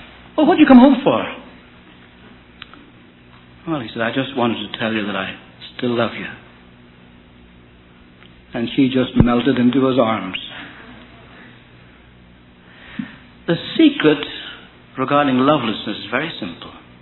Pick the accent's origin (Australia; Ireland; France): Ireland; now in United States; I was born and raised in Ireland, where the national beverage is hot tea.